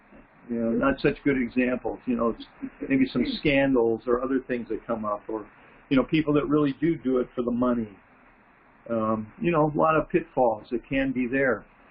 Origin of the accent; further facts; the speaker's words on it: Detroit, Michigan, United States; So I grew up, Carol and I grew up in the Detroit area